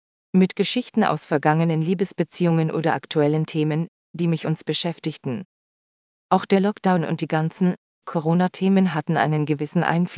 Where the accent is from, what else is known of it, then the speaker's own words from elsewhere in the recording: Hamburg, Germany; born there; ich bin in Hamburg geboren